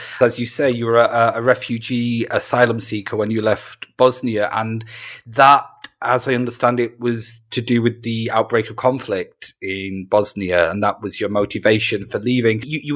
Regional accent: England, United Kingdom; now in Portugal; So yeah, although I'm UK, I'm basically English, I'm also not that English. I'm resident in Portugal now

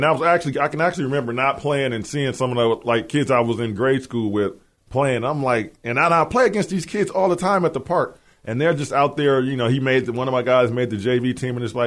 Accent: Flint, Michigan, United States; also born or lived in Milwaukee; I grew up in Flint. I stayed in Flint with my dad for a few years before I moved back to Milwaukee.

